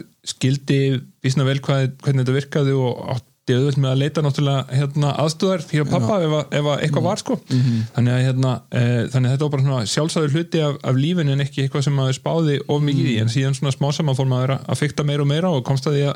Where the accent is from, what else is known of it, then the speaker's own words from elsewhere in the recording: Hvanneyri, Western Region, Iceland; upp í Borgarfirði og var þar hérna fyrst í sem sagt, grunnskóla á Hvanneyri